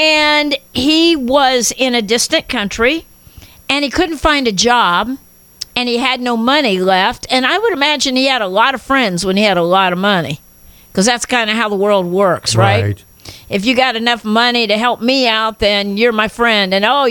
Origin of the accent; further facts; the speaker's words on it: Indiana, United States; Of course, we're all three from Indiana, so I think we all know what slopping the pigs means.